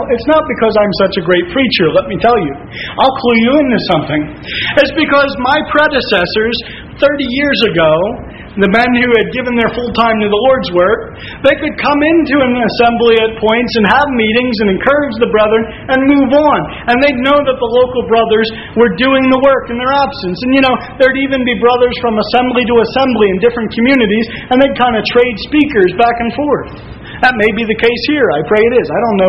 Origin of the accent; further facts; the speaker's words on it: United States; Forgive me, I'm an American.